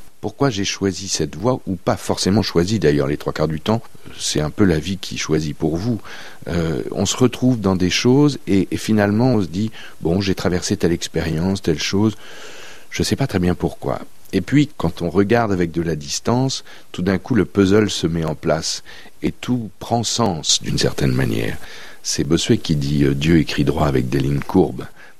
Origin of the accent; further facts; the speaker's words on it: Laval, Pays de la Loire, France; moi je suis mayennais, je suis né à Laval, donc c'est pas très très loin.